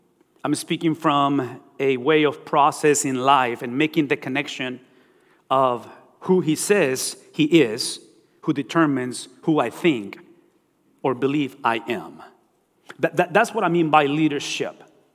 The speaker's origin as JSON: {"language": "English", "region": "Texas", "country": "United States", "said": "I'm a Texan, so I just said fix."}